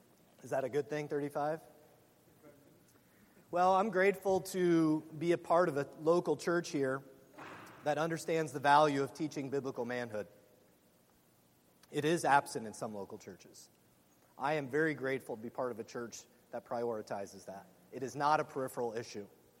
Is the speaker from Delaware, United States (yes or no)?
no; Pennsylvania, United States; Yeah, I'm from Pennsylvania, so all the southern boys can have their grits. I'll have my scrapple and shoe fly pie.